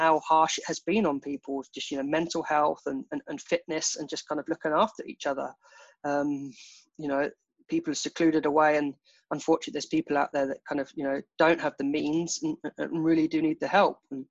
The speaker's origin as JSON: {"language": "English", "country": "United Kingdom", "said": "us being British, like, well, what's duck and waffle?"}